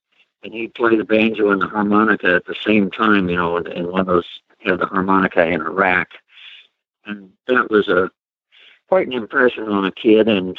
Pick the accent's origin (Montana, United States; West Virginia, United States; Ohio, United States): Ohio, United States; moved away; I grew up in Ohio, but I've been in Minnesota since 1970. So I'm almost considered a local.